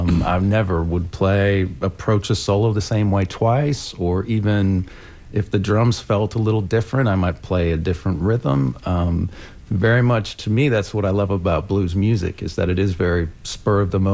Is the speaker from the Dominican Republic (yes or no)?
no; London, Ontario, Canada; I grew up in Canada, in London, Ontario.